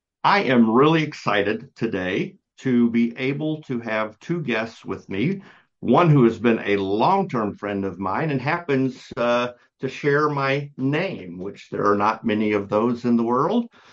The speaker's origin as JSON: {"language": "English", "region": "the South", "country": "United States", "accent": "Southern", "said": "My wife has tried very hard to get rid of all of my Southern accent, but I can still say Louisville."}